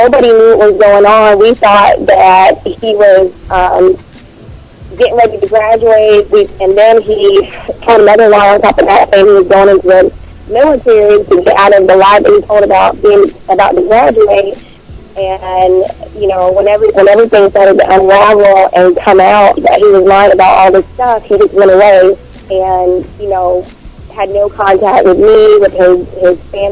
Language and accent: English; Georgia, United States; Oh, so he can't tell I'm from Georgia from my boys?